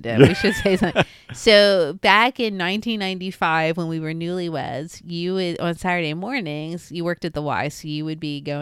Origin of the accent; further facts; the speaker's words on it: Baltimore, Maryland, United States; And then I was from Baltimore, so we would go down to Baltimore and see family.